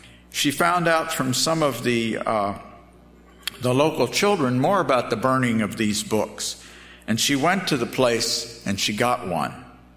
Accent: North East England, United Kingdom; I'm from Northumberland

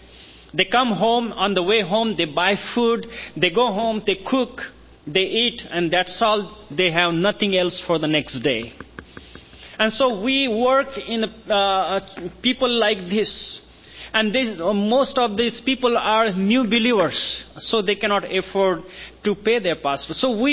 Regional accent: India; Even though I come from India, I could come and stand before you as a servant of God because of Jesus.

